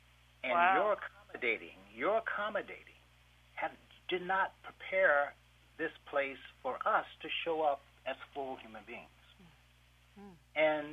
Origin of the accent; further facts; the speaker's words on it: Apalachicola, Florida, United States; when I speak in my hometown of Apalachicola, Florida